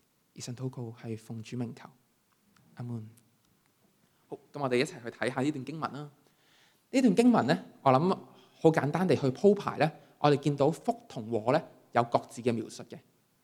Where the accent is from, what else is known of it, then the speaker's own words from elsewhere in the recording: China; 我想我们中国人就最明白什么是福气了